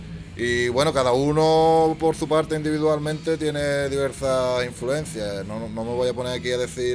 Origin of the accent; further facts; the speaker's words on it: Jerez, Andalusia, Spain; que también tenemos influencia de un poco de nuestra propia tierra, digamos. No podemos decir que no somos de Jerez.